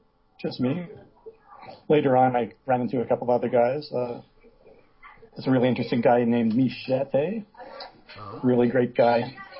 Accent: Pembroke, Ontario, Canada; now in Ottawa, Canada; Right now it's Thanksgiving weekend in Canada, so I'm in my hometown visiting.

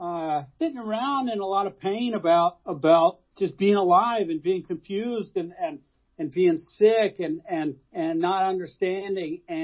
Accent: Virginia, United States; born there; also born or lived in Hawaii / Rochester, New York; So I was born in Virginia. My dad was in the Navy.

